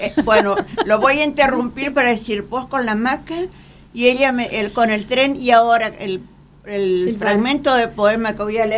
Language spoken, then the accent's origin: Spanish; Misiones, Argentina; now in Buenos Aires, Argentina; porque para eso yo soy de Misiones, para eso vine a vivir a Buenos Aires, para hacer este tipo de vida